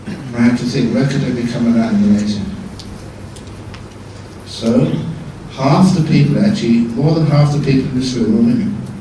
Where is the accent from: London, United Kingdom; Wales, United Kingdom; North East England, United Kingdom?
London, United Kingdom